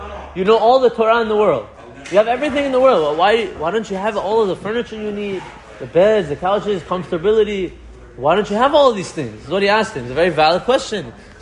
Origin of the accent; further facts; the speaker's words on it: Iran; now in United States; We came from Iran, we went to Queens, we're going to Great Neck.